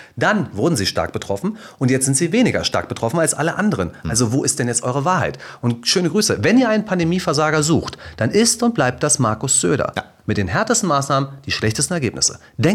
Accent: West Germany, Germany; Westen ist ja noch schlimmer. Ich bin Wessi.

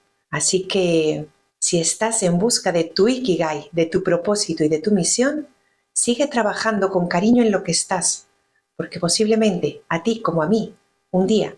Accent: Spain; born there; Soy española de nacimiento y colombiana de corazón. Vivo en la región de Murcia, en Los Urrutias, un pueblecito pequeñito al lado del Mar Menor.

